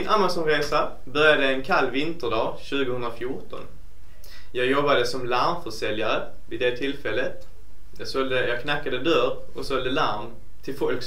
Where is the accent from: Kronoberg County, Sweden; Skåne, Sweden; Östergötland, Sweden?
Skåne, Sweden; accent: Skåne dialect; Ja, jag har försökt rätta ut min skånska dialekt